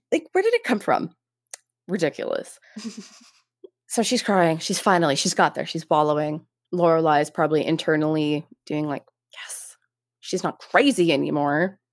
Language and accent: English; Canada; So we're Canadian. So 9.5 liters of ice cream. So for us, context, again, so we Canadians get our milk in bags.